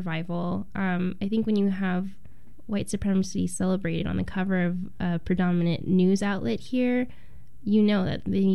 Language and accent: English; California, United States; And the thing is, I'm from California, so I don't want to be part of the problem.